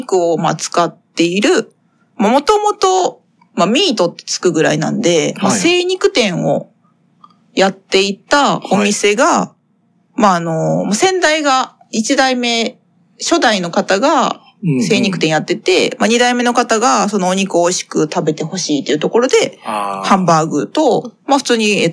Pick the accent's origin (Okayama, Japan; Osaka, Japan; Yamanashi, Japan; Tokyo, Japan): Osaka, Japan; Ibaraki; 私の地元、茨城にあったり、